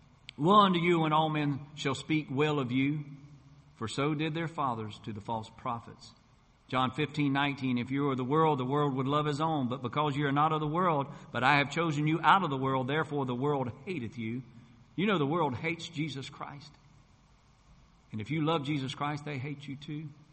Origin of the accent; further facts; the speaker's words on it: North Carolina, United States; And Father, I pray for my brother Sammy, who right now is standing behind the pulpit in my hometown in North Carolina.